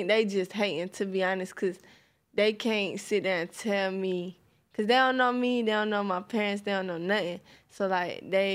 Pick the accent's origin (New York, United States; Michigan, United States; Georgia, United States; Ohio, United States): Georgia, United States; Atlanta; East Atlanta.